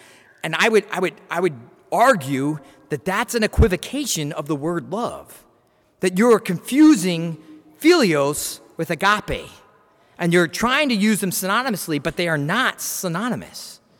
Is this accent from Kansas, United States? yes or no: yes; Wichita, Kansas, United States; I'm from Wichita, I'm from Kansas, I'm from St. Peter's.